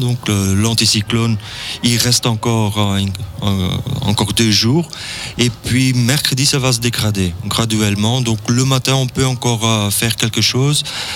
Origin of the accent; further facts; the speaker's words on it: Belgium; je suis météorologue, je viens de la Belgique et je passe mes vacances ici au Pays d'en Haut.